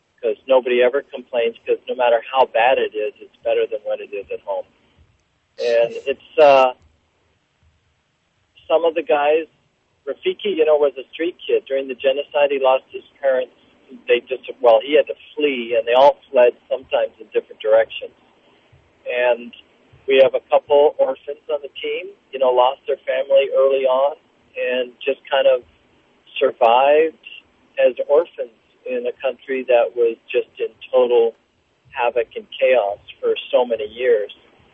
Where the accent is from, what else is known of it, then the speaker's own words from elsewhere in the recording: Carmel, California, United States; now in Rwanda; I come from Carmel, California, by the ocean, so it's a far cry from that.